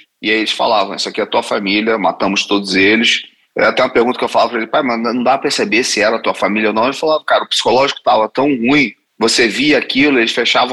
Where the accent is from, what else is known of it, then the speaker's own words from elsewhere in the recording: Brazil; e eu nasci no Brasil, fui criado no Brasil, sou brasileiro, mas com sangue palestino.